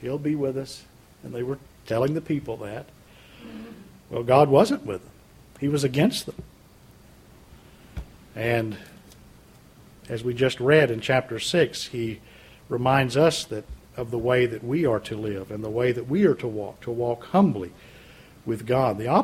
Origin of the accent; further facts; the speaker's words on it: Louisiana, United States; I come from Louisiana, and of course Louisiana is known for its crooked politics.